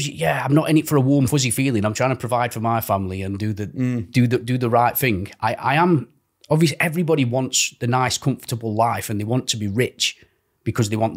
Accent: Stoke-on-Trent, West Midlands, United Kingdom; I'm just a person with a heart.

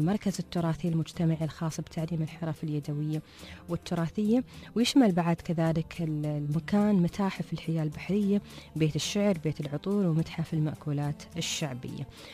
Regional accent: Dubai, United Arab Emirates; عندنا في دبي

